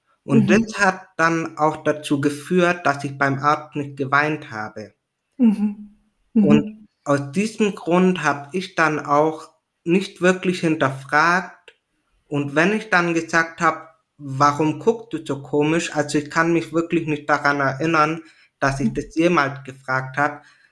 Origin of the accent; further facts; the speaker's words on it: Italy; moved away; wir kommen aus Italien, aus einem Dorf.